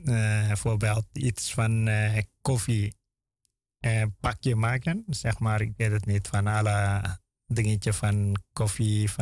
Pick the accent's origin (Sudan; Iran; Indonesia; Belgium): Sudan; Dutch is a second language; moved away as an adult; now in Netherlands; Ik kom uit Soedan. Ik ben nu 56 jaar oud. Ik woon al bijna 30 jaar in Nederland. En deze periode heb ik in verschillende plaatsen in Nederland gewoond.